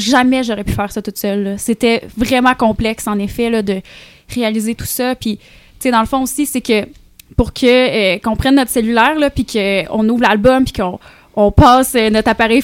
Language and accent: French; Rimouski, Quebec, Canada; je viens de Rimouski, je viens du Bas-Saint-Laurent, puis c'est les paysages qu'on a par chez moi